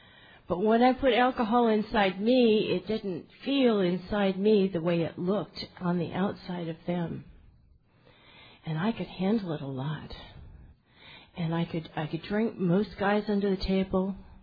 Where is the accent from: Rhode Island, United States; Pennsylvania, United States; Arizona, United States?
Arizona, United States; Sedona; I come from Sedona, Arizona. I got sober in Baltimore.